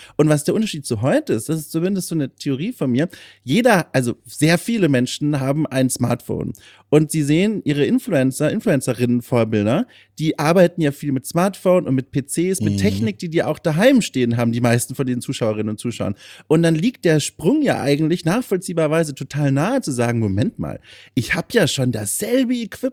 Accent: Bavaria, Germany; Ich komme ja aus Franken, aus Süddeutschland, und dort gibt es dieses Problem, schon wieder in so ein Wort mit P. Ich kann P's und B Ws nicht korrekt aussprechen.

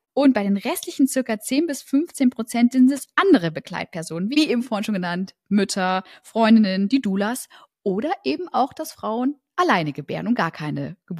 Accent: Leipzig, Saxony, Germany; born there; ich bin ja in Leipzig in der Uniklinik geboren

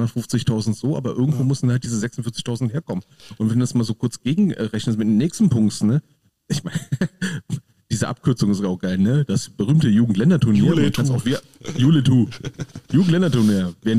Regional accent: Berlin, Germany; Du wohnst in Berlin, ich komme aus Berlin.

